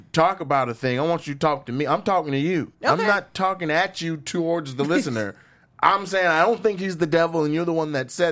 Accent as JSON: {"language": "English", "region": "Washington", "country": "United States", "tie": "born or raised there", "said": "especially in my home state, Washington."}